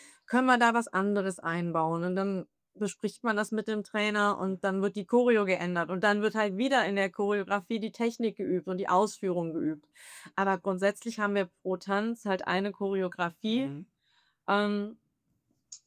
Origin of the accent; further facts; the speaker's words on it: North Rhine-Westphalia, Germany; Ich bin bei Aachen aufgewachsen.